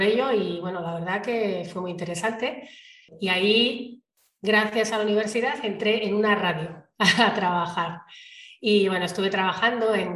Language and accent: Spanish; Bilbao, Basque Country, Spain; yo nací en Bilbao. Bilbao pues es una ciudad pues en el norte, en el País Vasco, es una ciudad bastante potente económicamente.